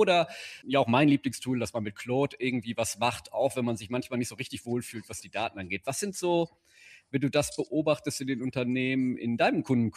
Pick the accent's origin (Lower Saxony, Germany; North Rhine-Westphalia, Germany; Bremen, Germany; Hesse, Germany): North Rhine-Westphalia, Germany; Münster; wir kommen ja beide aus Münster